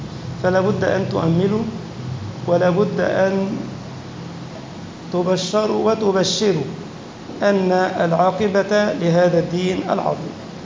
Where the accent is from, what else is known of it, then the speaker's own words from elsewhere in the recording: Egypt; اللهم اجعل بلدنا مصر سخاء رخاء وسائر بلاد المسلمين